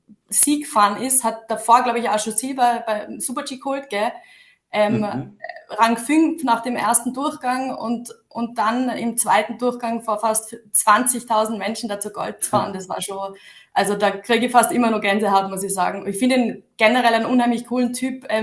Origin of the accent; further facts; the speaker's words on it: Kitzbühel, Tyrol, Austria; also born or lived in Sölden; also bin gebürtige Kitzbühlerin, bin in Kitzbühel und Sölden aufgewachsen, also in beiden großen Weltcuporten in Österreich oder in zwei der großen, war dann auf dem Skiinternat